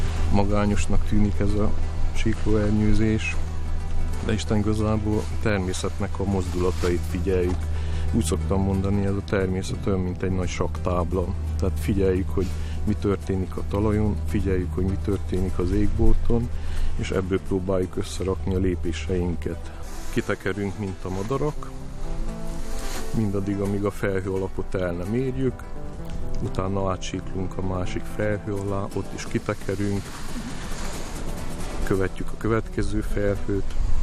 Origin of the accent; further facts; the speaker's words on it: Székely Land, Romania; now in Hungary; Mindig megkérdezik otthon Székelyföldön, hogy ne haragudjál meg, itt mit lehet fotózni?